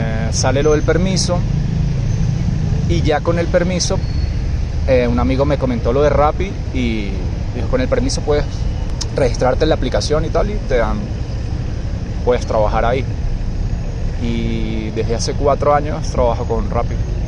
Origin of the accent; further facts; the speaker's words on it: San Cristóbal, Táchira, Venezuela; also born or lived in Caracas; now in Bogotá, Colombia; San Cristóbal, eso es frontera con Colombia. Es frontera con Santander, con Cúcuta.